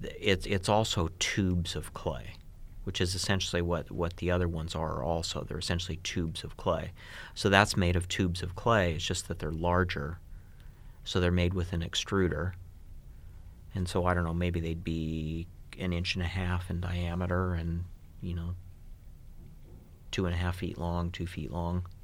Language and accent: English; Western US, United States; I grew up in the Western U.S. and I spent a lot of time hiking.